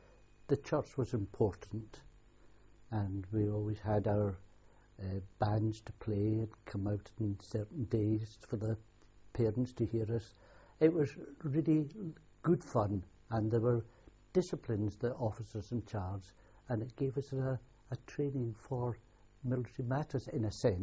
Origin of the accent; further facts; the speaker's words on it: Glasgow, Scotland, United Kingdom; born there; I was born in Glasgow, Scotland, on the 7th of the 8th, 1926.